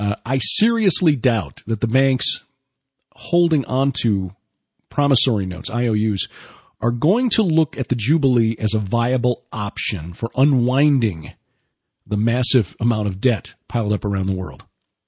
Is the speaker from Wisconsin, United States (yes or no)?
no; Chicago, Illinois, United States; I'm from Chicago. And when you grow up in Chicago, you think the world ends at Interstate 80.